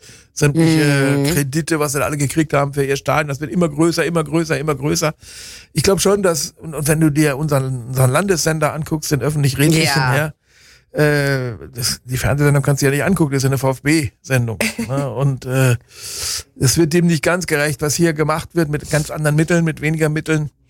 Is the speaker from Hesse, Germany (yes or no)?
no; North Rhine-Westphalia, Germany; Ich bin natürlich als Ostwestfale, als hartnäckig, stur und so weiter bekannt.